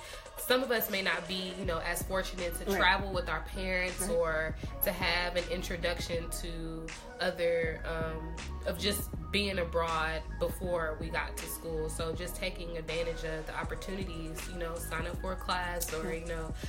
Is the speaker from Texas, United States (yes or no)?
yes; Houston, Texas, United States; And then being from Houston, like the Mexican culture is like lit.